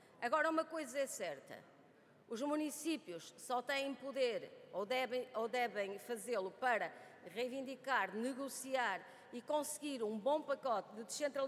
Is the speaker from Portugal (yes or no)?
yes; Trás-os-Montes, Portugal; eu próprio sou do Norte, mas eu também, como transmontana